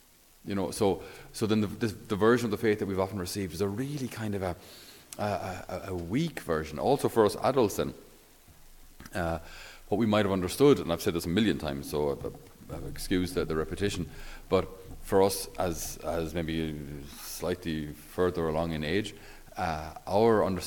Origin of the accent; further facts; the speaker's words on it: Ireland; Our faith is an issue of the heart, and this is also where we as Irish struggle.